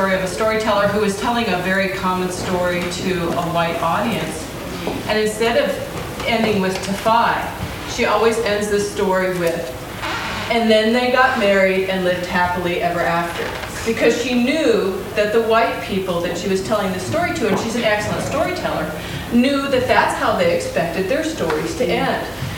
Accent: Alaska, United States; We're from Alaska, and one of the traditional ways of telling stories

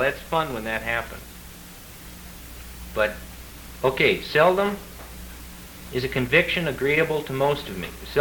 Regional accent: Kansas, United States; Well, I come from Kansas.

